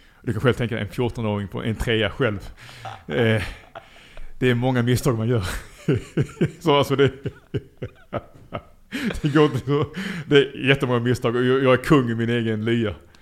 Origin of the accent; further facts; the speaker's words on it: Lund, Skåne, Sweden; born there; Jag är så tacksam över att jag är född i Lund.